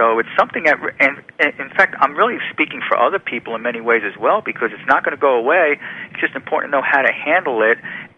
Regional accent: New Jersey, United States; And I love growing up in New Jersey.

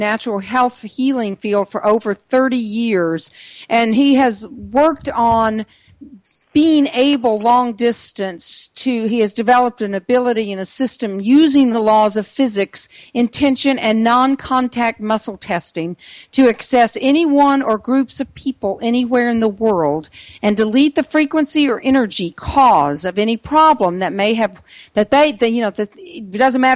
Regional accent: Georgia, United States; we have a caller from my home state, Georgia

